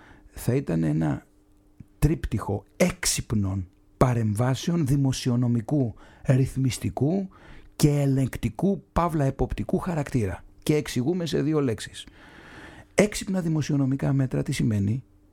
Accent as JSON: {"language": "Greek", "town": "Kefalonia", "region": "Ionian Islands", "country": "Greece", "said": "επειδή είμαστε και από τη Μήλο εσείς, εγώ από την Κεφαλονιά"}